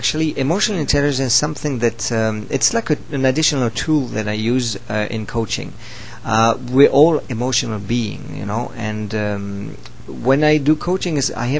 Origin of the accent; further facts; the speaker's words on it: Switzerland; also born or lived in France; but originally I'm from Switzerland. I'm born in Switzerland, and I lived in France and Switzerland at the same time. Actually, I live all over Europe.